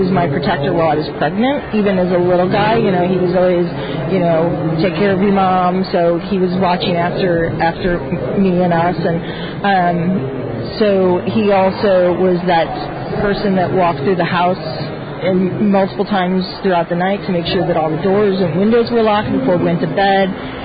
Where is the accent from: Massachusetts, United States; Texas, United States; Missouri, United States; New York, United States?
Missouri, United States; St. Louis; Born and raised in St. Louis, Missouri.